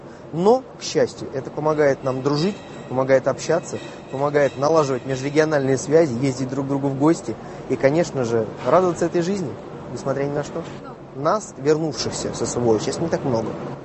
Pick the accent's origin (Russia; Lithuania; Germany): Russia; Moscow Oblast; Я из Московской области.